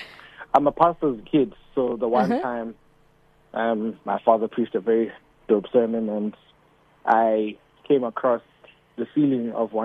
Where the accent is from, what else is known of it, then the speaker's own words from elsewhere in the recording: Gauteng, South Africa; I'm born and bred in the East Rand.